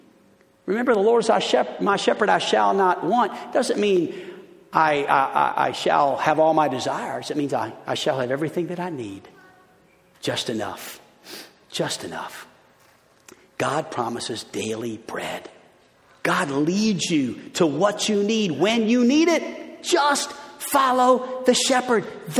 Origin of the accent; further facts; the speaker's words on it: New Orleans, Louisiana, United States; also born or lived in Chicago / Los Angeles; I'm born and raised in New Orleans, went to school in Chicago, was a youth pastor in L.A.